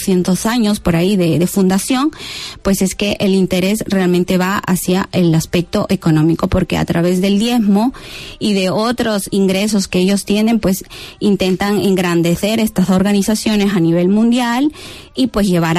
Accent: Peru; Yo estaba en Perú, en mi ciudad de origen, y me mandaron a Ecuador, Guayaquil.

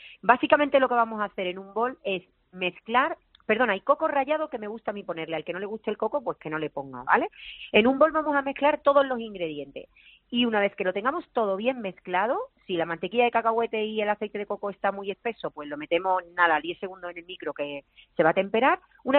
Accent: Málaga, Andalusia, Spain; En Málaga, sí, porque era la comunión de mi ahijado.

